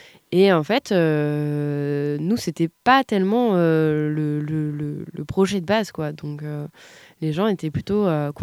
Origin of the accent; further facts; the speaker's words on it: Hauts-de-France, France; nous, on est Picard tous les deux.